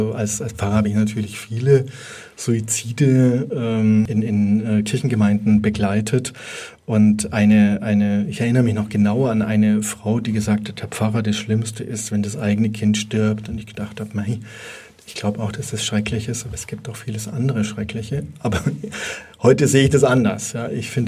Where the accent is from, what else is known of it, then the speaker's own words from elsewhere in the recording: Bavaria, Germany; Bei uns in Bayern sehr, sehr häufig